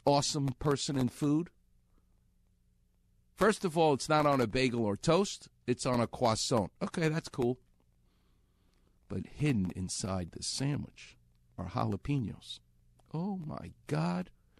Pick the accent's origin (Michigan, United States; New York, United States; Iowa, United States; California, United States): New York, United States; Far Rockaway; Vitas Gerulaitis, John McEnroe, and Mary Carrillo were teenagers together where I'm from, Queens. I'm from Far Rockaway. They're from Douglaston.